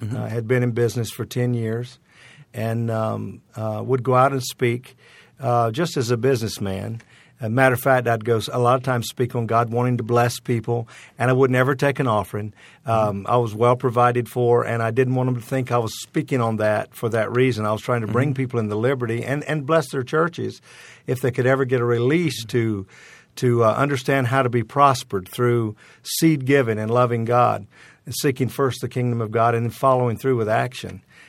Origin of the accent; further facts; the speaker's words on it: Roanoke Island, North Carolina, United States; we grew up there on Roanoke Island, and so I was in a little Pentecostal church, only two churches, the Methodist Church and the Assembly of God Church in my community. And I grew up in the Pentecostal church, the Assembly of God Church.